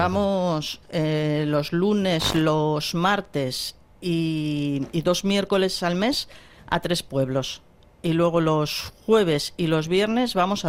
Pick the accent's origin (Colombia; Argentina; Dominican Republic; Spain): Spain; Labastida, Basque Country; porque yo soy de La Bastida, entonces voy a Leza y a Samaniego, que están muy cerquita de mi pueblo.